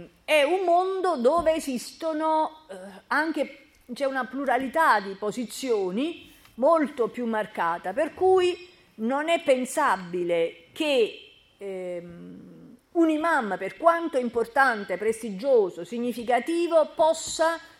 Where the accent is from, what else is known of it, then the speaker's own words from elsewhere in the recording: Naples, Campania, Italy; E noi che siamo napoletani sappiamo che il termine fratello è un termine molto utilizzato.